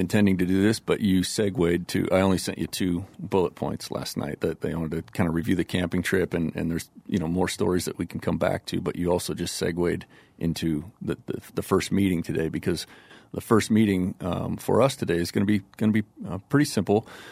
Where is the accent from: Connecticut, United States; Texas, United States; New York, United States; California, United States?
California, United States; when I was growing up in the Bay Area, my dad was a big Raiders fan.